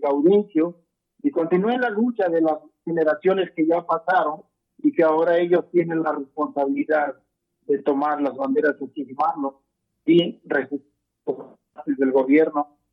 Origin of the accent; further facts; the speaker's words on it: Acatlán, Mexico; en mi pueblo, en Acatlán, pues van alrededor de 75 muertos en una pequeña comunidad indígena de 5.000 habitantes.